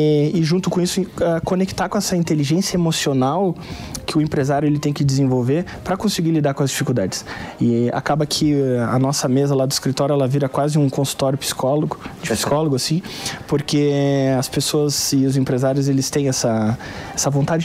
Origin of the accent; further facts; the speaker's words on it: Pelotas, Rio Grande do Sul, Brazil; Pelotas, Rio Grande do Sul. É a minha cidade natal, onde a empresa está sediada, a matriz.